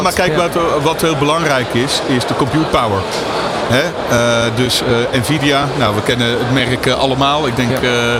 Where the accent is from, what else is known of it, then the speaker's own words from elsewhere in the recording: North Brabant, Netherlands; accent: Brabant; je hoort het aan mijn accent, wellicht Brabantse worstenbroodjes.